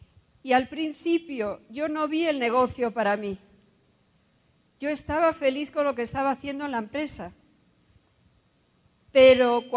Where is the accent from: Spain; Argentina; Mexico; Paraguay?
Spain; Asturias; born there; yo nací en España, en Asturias. Soy hija única, hija de un militar y una ama de casa.